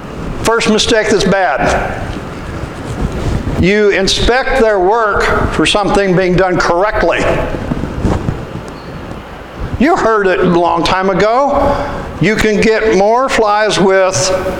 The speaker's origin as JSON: {"language": "English", "region": "Midwest", "country": "United States", "said": "I'm from the Midwest. We're kind of plain folk."}